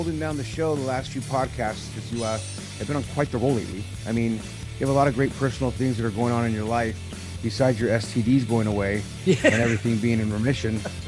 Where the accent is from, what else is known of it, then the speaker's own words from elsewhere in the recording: San Jose, California, United States; I grew up in the Bay Area, San Jose.